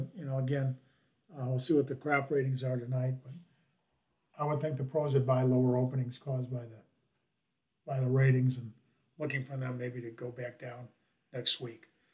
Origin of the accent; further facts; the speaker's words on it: Illinois, United States; we've got pretty good rains here in northern Illinois that came in from Iowa. I've had 2 good rains move through my hometown here.